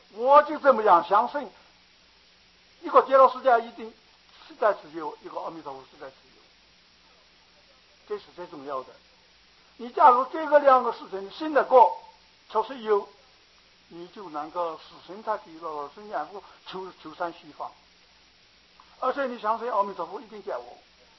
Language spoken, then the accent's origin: Chinese; China; 我是大陆人，我一想我的家在什么地方，我马上就找到嘛。